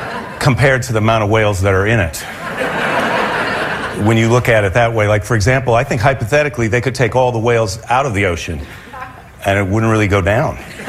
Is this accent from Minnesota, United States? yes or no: no; Iowa, United States; I'm from the Midwest. I'm from Iowa, where whale watching was not on the menu.